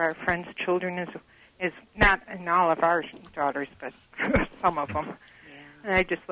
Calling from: Oak Forest, Illinois, United States; Oak Forest.

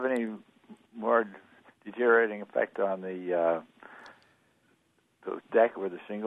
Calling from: Urbana, Illinois, United States; I'm from Urbana, and I was wondering if Mr. Spies could tell me

